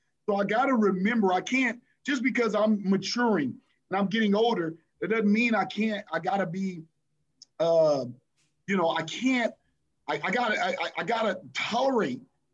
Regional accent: Los Angeles, California, United States; I think I grew up in Los Angeles, So Magic Johnson was the era that I grew up in.

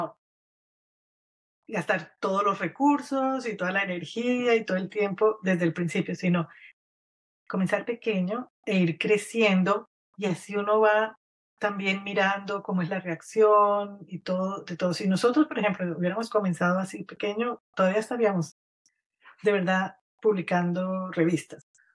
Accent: Bogotá, Colombia; de donde yo crecí, en Bogotá, ¿no? Pues, aunque vivíamos cerca de una montaña y todo eso

